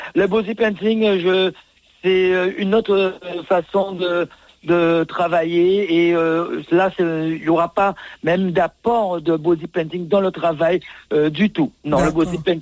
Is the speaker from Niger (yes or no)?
no; Guadeloupe; je suis guadeloupéen.